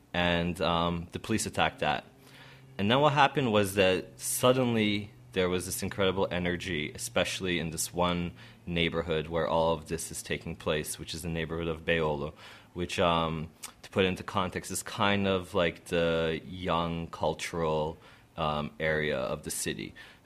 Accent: Istanbul, Turkey; I knew that if I hadn't been there to take part in this rebellion in my hometown, I would have regretted it for the rest of my life. So I went there and met up with my friends and comrades in Istanbul

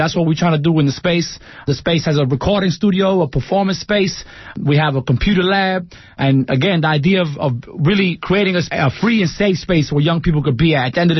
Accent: Chile; Well, we are originally from Chicago. Rod Stars and I are from Chile.

